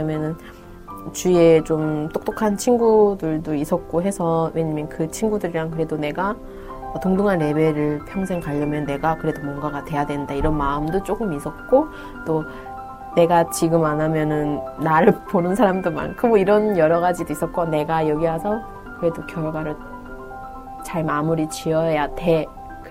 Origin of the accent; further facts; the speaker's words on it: North Korea; now in South Korea; 너무 촌스럽고 북한에서 온 티도 났고 모든 게 딱 북한에서 바로 딱 옮겨놓은 아이니까